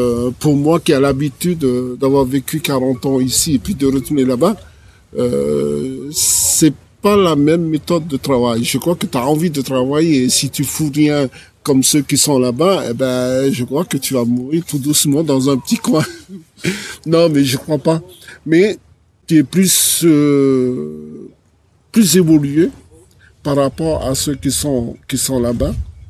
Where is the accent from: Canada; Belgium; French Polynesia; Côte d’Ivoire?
French Polynesia; Raivavae, Austral Islands; born there; Je suis né en Polynésie, surtout au sud de Tahiti, hein, dans les îles australes, à Raivavae. Je suis né là-bas, je suis né à la maison, je ne suis pas né à la clinique.